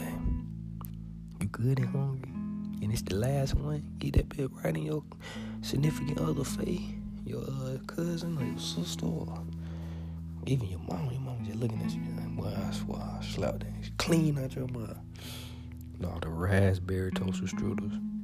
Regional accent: Alabama, United States; If you make me beat Alabama because I'm from Alabama, I'm going to embarrass you, bro, and I ain't played in a long time.

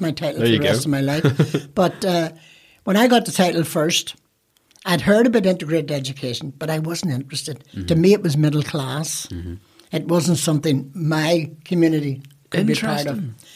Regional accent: Belfast, Northern Ireland, United Kingdom; I'm from Protestant West Belfast.

